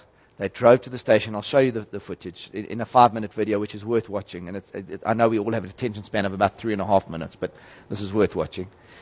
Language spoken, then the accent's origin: English; South Africa; I'm saying as a South African, and disregarding the radio station and the good that we did and all